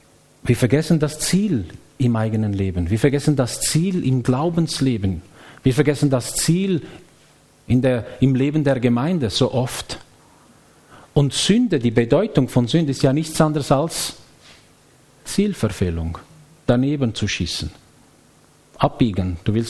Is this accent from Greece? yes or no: no; Switzerland; heute sind wir Schweizer überall und nirgends